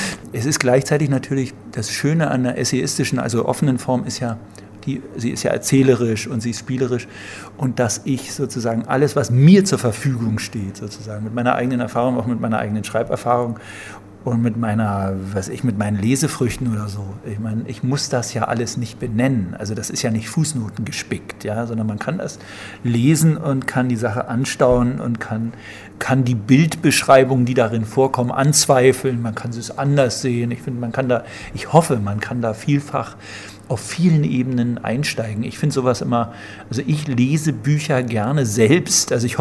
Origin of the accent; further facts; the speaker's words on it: Berlin, Germany; Also das ist wirklich dieser Berliner, als Berliner dieser Badewanneneffekt.